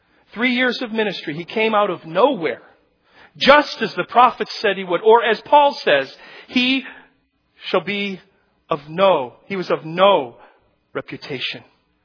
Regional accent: Chicago, Illinois, United States; I went to Spain and they heard I was from Chicago.

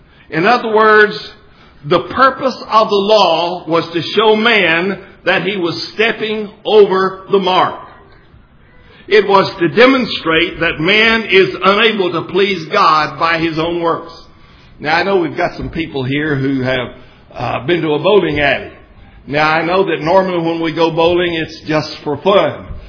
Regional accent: Aspermont, Texas, United States; My hometown is the little town of Aspromont, about 200 miles west of here.

